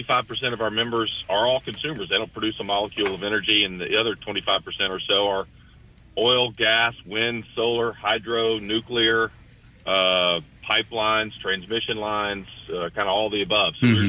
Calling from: Houston, Texas, United States; I'm calling you from Houston, Texas.

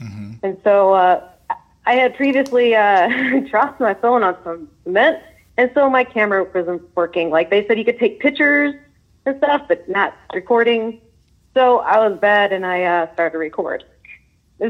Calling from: Traverse City, Michigan, United States; Yeah, I'm calling from Traverse City, Michigan.

